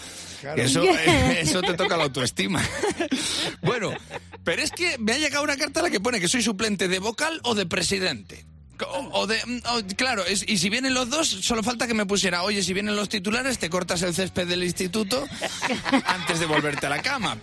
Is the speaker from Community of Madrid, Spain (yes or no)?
no; Casasola de Arión, Castile and León, Spain; 300 habitantes en Casasola de Arión, que es mi pueblo, y no me ha tocado en la vida.